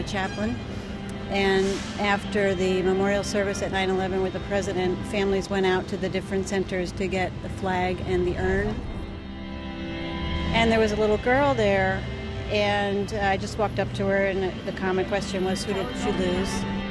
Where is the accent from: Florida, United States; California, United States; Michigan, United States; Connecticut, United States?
Connecticut, United States; New Haven; I'm from New Haven, Connecticut.